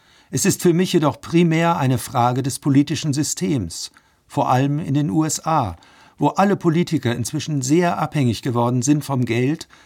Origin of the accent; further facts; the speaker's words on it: United Kingdom; German is a second language; Ich bin in Großbritannien aufgewachsen. In meiner Jugend konnte